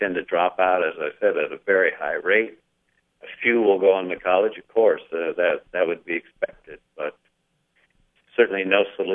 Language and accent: English; Arizona, United States; a lot of the operations moved out of there and came to my home state of Arizona, where regulation was almost non-existent.